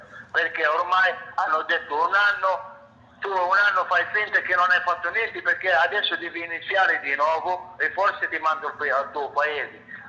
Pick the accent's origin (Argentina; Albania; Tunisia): Tunisia; Italian is a second language; mi inventano che io non sono tunisino, sono marocchino.